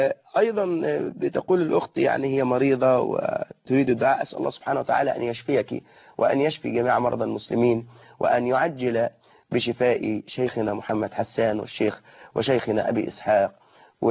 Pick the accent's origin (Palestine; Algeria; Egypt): Egypt; بالخمار المعهود إلينا كمصريين